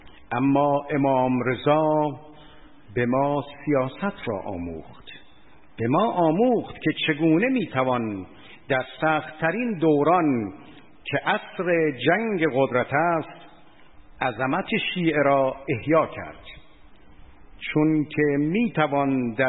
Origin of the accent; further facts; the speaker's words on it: Iran; ما ایرانی هستیم و مسلمان و دوستدار اهل بیت.